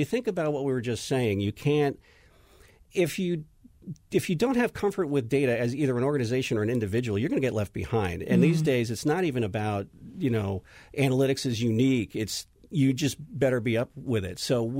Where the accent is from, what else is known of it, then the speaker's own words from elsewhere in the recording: New Jersey, United States; Yeah, I grew up in New Jersey, and submarine sandwiches were grinders up here.